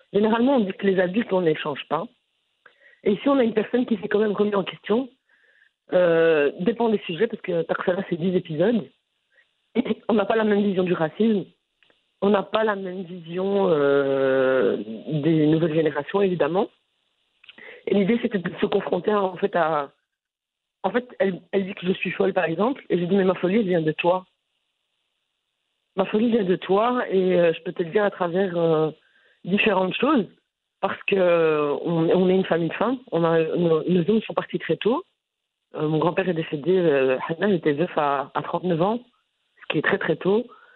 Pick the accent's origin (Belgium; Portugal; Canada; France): Belgium; Brussels, Brussels-Capital Region; Je suis née à Bruxelles. Je suis née à Bruxelles, j'ai grandi à Bruxelles. Et donc, j'ai connu le Maroc par les vacances et la culture à la maison.